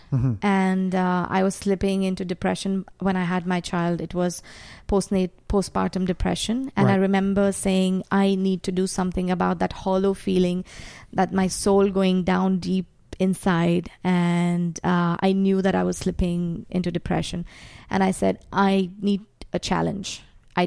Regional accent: Bangalore, Karnataka, India; I grew up in India for, about 37 years I was in India, growing up in Bangalore.

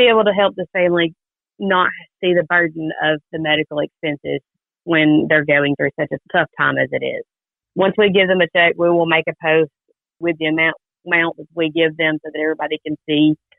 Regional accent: Hueytown, Alabama, United States; now in Morgan County, United States; Yes, I've been here, it'll be 21 years in September, so I've been here as long as I was in Hueytown, so this has become home.

